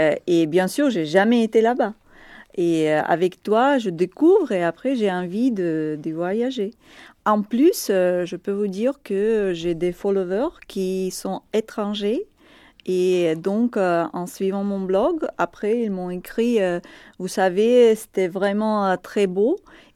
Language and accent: French; Russia; now in Spain; Quand même, je suis russe, je suis déjà étrangère.